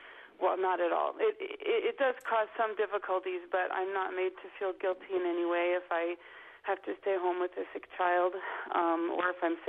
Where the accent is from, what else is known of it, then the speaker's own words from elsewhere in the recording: United States; now in France; I'm actually American, but I live in France